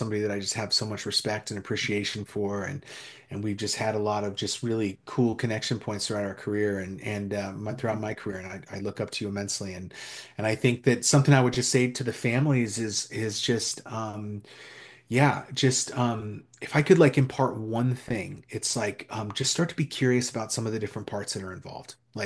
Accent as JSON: {"language": "English", "region": "Oregon", "country": "United States", "tie": "born or raised there", "said": "I grew up in Eastern Oregon. There's nothing out there, you know"}